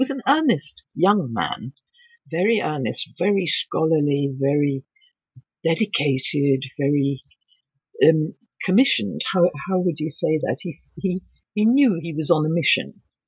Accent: England, United Kingdom; I'm allowed to say this because I'm English.

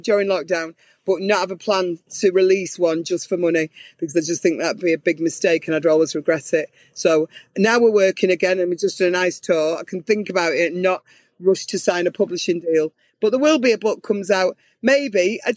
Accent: Manchester, North West England, United Kingdom; the being in the band as a girl in Manchester and growing up in Manchester, and obviously living in a women's aid refuge and starting again

